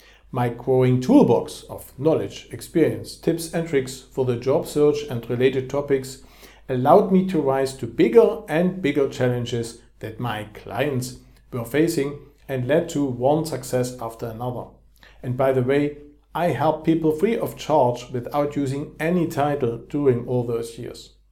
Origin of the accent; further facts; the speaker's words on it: Dresden, Saxony, Germany; moved away as an adult; now in London, United Kingdom; Before moving to London, I had studied psychology at the Technical University Dresden in my hometown in Germany